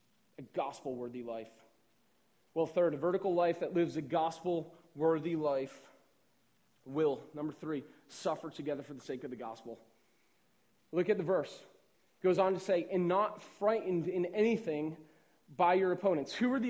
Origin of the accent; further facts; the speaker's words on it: Northeast, United States; I know where we're from, up in the Northeast. I mean, it is like Roman Catholic country. I mean, we're Irish.